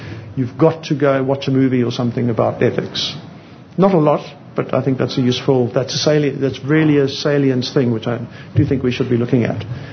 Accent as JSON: {"language": "English", "country": "South Africa", "said": "I mean, I'm South African"}